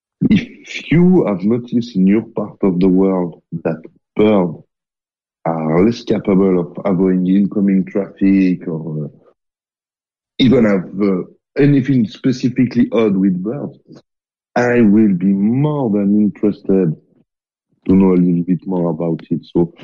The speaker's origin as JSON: {"language": "English", "region": "Geneva", "country": "Switzerland", "said": "from Geneva, Switzerland"}